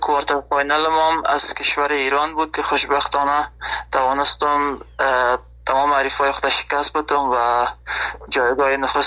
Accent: Afghanistan; now in Germany; به خاطر این هدف خود از افغانستان آلمان آمدم،

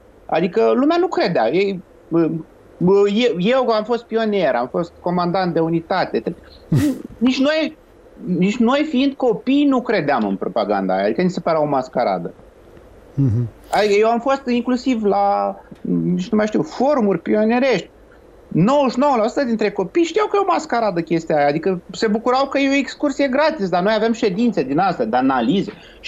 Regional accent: Doroșcani, Iași County, Romania; în sat la mine, unde am crescut, în Doroșcan, de exemplu, undeva lângă Iași

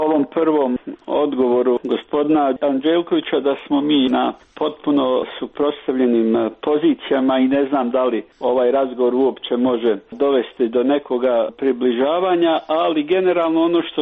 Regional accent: Bosnia & Herzegovina; ja sam rodom iz tog dijela Bosne i Hercegovine, moja kuća je tamo

